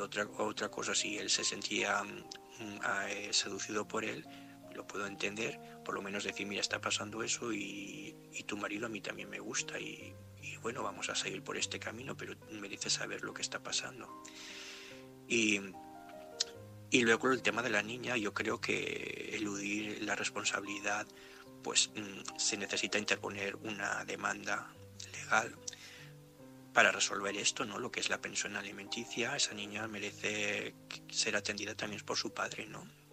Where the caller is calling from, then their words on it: Gandia, Valencian Community, Spain; de Gandía.